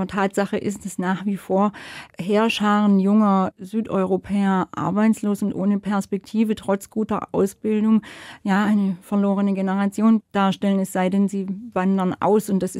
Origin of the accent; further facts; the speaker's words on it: Baden-Württemberg, Germany; gerade der schwäbischen natürlich auch, die in meiner Heimat große Blüten wie Mörike zum Beispiel hervorgebracht hat.